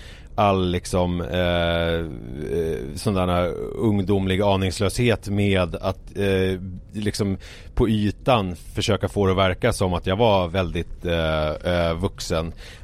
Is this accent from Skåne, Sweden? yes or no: no; Haninge, Stockholm County, Sweden; inför villan som jag växte upp i Haninge